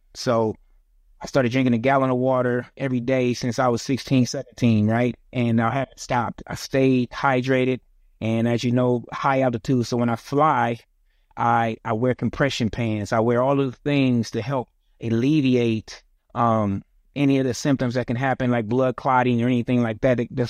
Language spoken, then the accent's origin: English; Detroit, Michigan, United States; I'm thankful that we grew up in Detroit, Michigan, up north, where the medical industry was on top of it versus the South.